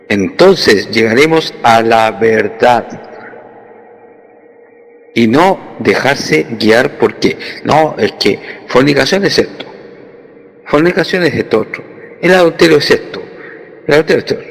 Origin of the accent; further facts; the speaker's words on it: Chile; de Chile.